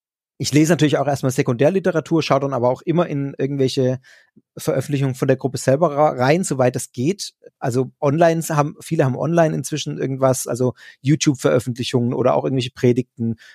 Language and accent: German; Pforzheim, Baden-Württemberg, Germany; Pforzheim ist meine Heimatstadt.